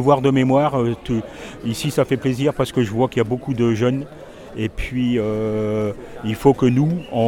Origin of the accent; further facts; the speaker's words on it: Hauts-de-France, France; c'est parce que je suis d'Arnifort, mais je suis porte-drapeau pour Cassel